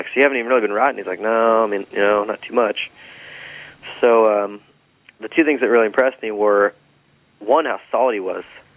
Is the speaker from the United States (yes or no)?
yes; Arizona, United States; growing up in Arizona, you know, he and his older brother Michael, they've been around forever, you know.